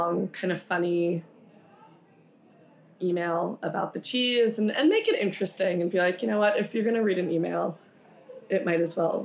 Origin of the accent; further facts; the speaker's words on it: Long Island, New York, United States; I'm a tri-state girl. I'm from Long Island.